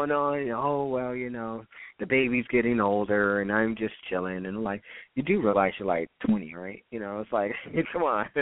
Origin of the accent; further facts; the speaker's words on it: Rochester, New York, United States; You know, back at my hometown, but our hometown, Rochester, it seems that way.